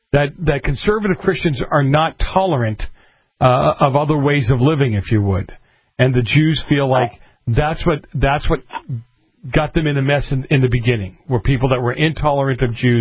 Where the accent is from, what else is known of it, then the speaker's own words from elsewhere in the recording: Boston, Massachusetts, United States; I grew up in Boston. We're supposed to be enemies by DNA here.